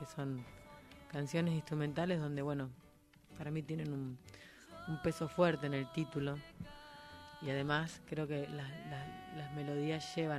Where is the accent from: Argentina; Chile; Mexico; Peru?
Argentina; Ingeniero Luiggi, La Pampa; now in Buenos Aires, Argentina; vengo de un pueblo muy pequeño, que no llega ni a los... Ahora creo que está llegando a los 5.000 habitantes.